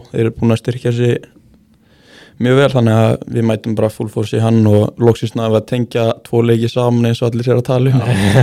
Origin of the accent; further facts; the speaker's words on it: Egilsstaðir, Eastern Region, Iceland; Ég er frá Mónakó fyrir austan